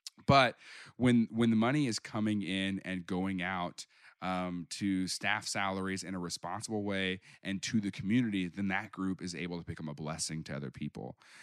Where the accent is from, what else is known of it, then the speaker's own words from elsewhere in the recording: Springfield, Missouri, United States; now in Kansas City, United States; I live in Missouri. I live in Kansas City. I grew up down in Springfield, which is, you know, Bible Belt.